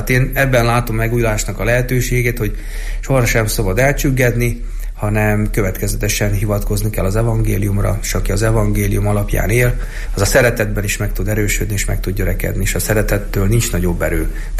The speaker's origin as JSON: {"language": "Hungarian", "country": "Slovakia", "tie": "born or raised there", "said": "Én magam sohasem gondolkodtam abban, hogy elhagyjam a szülőföldemet."}